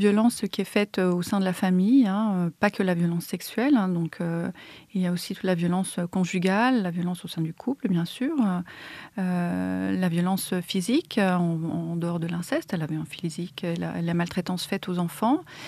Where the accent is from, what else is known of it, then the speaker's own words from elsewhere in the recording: Mâcon, Bourgogne-Franche-Comté, France; j'ai travaillé dans le réseau violence intrafamiliale de la région de Mâcon, puisqu'on vient de Mâcon.